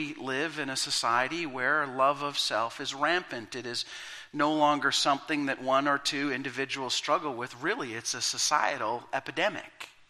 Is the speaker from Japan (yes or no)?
no; Canada; I'm a follower of Jesus. I'm Canadian. I'm a Canucks fan most of the year. I'm 47.